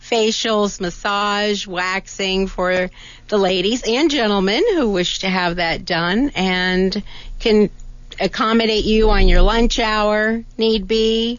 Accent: San Francisco, California, United States; now in Tucson, United States; Originally from San Francisco.

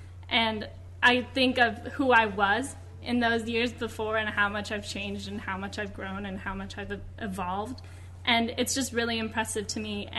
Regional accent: Tucson, Arizona, United States; I'm from Tucson as well.

